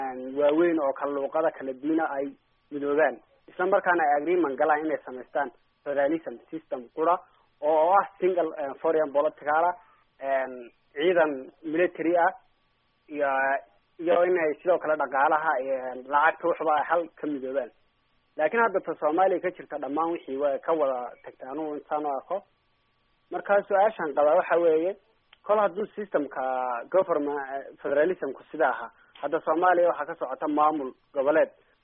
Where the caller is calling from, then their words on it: Uganda; Uganda joogaa.